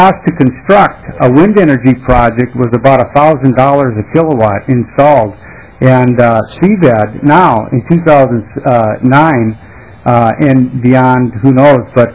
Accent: Minnesota, United States; and I, as a Minnesotan, really don't want to be purchasing that power from the Dakotas

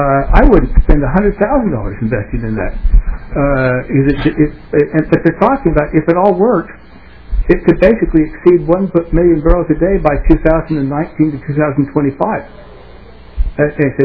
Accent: Salt Lake City, Utah, United States; Is my hometown of Salt Lake City.

